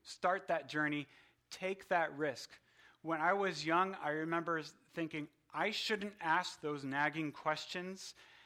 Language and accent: English; Chicago, Illinois, United States; Now, my story is I'm from Chicago, Illinois.